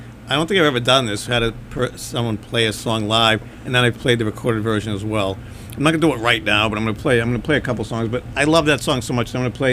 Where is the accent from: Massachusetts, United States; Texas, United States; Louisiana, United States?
Massachusetts, United States; Peabody; I grew up in Peabody, and the park, well, it was Salisbury Beach was a big park for me.